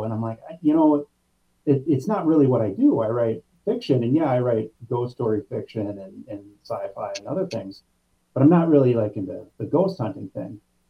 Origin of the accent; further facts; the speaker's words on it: Minnesota, United States; now in Brainerd, United States; I moved up here about 15 years ago. Yeah, I kind of was born and raised in the Metro, North Metro, and got a job up here, and kind of have loved the quiet and the calm.